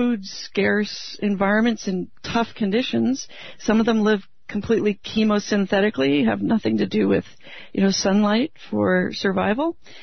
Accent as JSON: {"language": "English", "country": "Canada", "tie": "born or raised there", "said": "you know, I wanted to be an astronaut when I was a kid, and that didn't really work out for me growing up in Canada."}